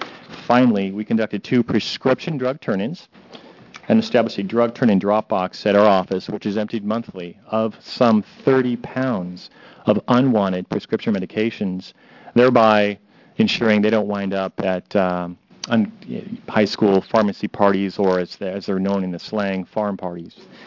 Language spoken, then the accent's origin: English; Hillsboro, Oregon, United States; I'm Washington County Sheriff … I'm from Hillsborough, Senate District 15.